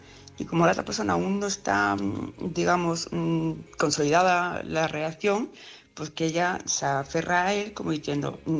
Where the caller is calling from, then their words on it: Palma de Mallorca, Balearic Islands, Spain; de Palma de Mallorca.